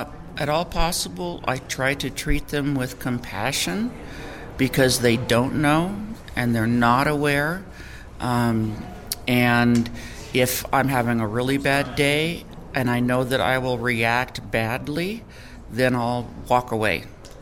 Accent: McIntosh, New Mexico, United States; I'm from McIntosh. It's east of the East Mountains.

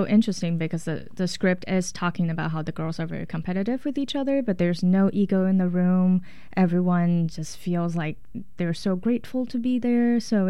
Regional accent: Taiwan; just growing up in Taiwan

